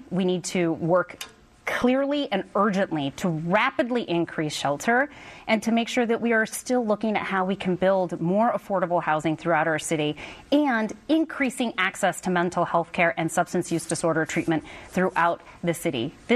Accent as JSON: {"language": "English", "region": "Washington", "country": "United States", "tie": "born or raised there", "said": "I was born and raised in Central Washington State, where I earned my first paycheck at the age of 8 as a migrant farm worker."}